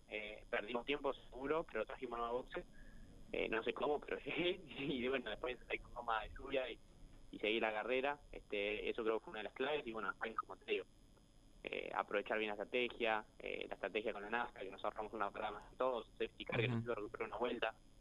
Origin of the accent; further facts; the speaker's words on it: Argentina; somos pocos argentinos en el exterior